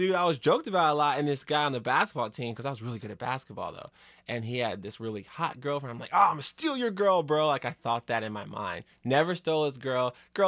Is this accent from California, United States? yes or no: no; Kansas City, Missouri, United States; I grew up right off 39th Street, 39th and Highland. So I'm right by Truce and Paseo. And, you know, so I'm experiencing these different sectors of Kansas City